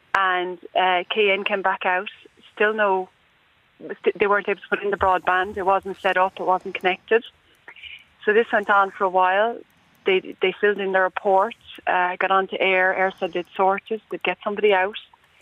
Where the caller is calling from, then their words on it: Munster, Ireland; I'm calling from Clare.